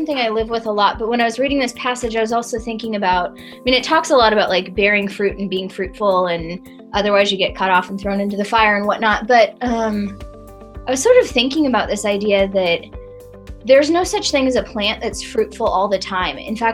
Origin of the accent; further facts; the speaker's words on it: Spokane, Washington, United States; But I grew up in Eastern Washington in Spokane.